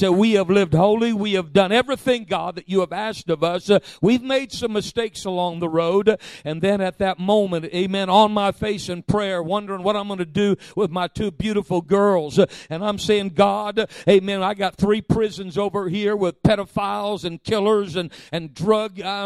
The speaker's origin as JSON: {"language": "English", "region": "Alabama", "country": "United States", "said": "I'm sorry, I'm from Alabama, I'm sorry."}